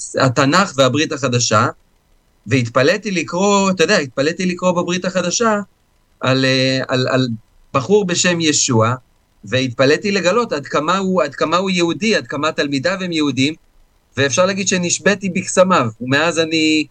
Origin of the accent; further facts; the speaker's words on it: Malkiya, Northern District, Israel; נולדתי וגדלתי בקיבוץ מלכיה, בחברה אולטרה סוציאליסטית, אולטרה קומוניסטית